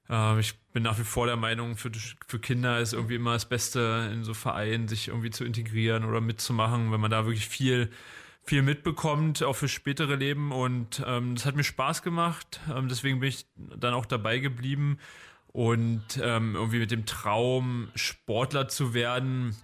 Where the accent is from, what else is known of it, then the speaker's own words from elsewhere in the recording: Schwedt, Brandenburg, Germany; now in Potsdam, Germany; ich bin aus Schwedt, gebürtig aus Schwedt, bin dann zur 7. Klasse damals auf die Sportschule gekommen.